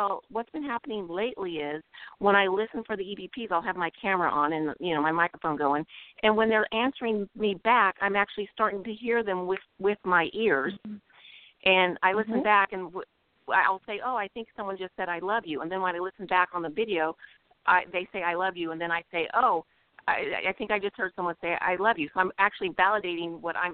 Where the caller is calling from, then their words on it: Yuba City, California, United States; I'm calling from Northern California.